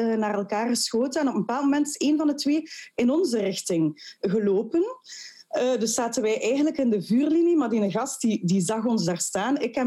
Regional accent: Ghent, Flanders, Belgium; En als geboren en getogen Gentenaar, mijn man ook, is dat heel belangrijk voor ons

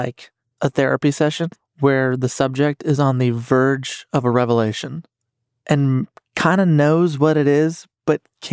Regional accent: Chicago, Illinois, United States; I was raised in Chicago, loved him.

